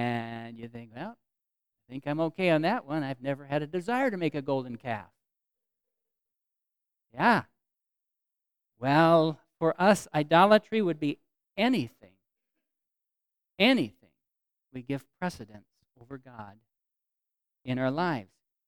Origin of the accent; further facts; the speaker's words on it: United States; In America, we think, I have to complain about food if it's not good. I have to, because I am an American.